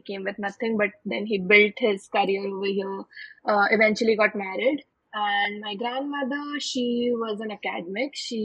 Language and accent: English; Indore, Madhya Pradesh, India; English is a second language; So I was born and brought up in Indore in a joint family.